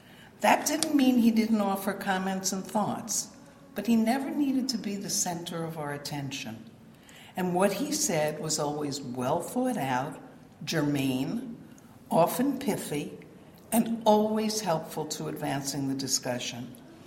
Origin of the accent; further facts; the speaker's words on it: New York, United States; I'm a New Yorker, by the way. Trust me, I had never heard of Travelers Rest.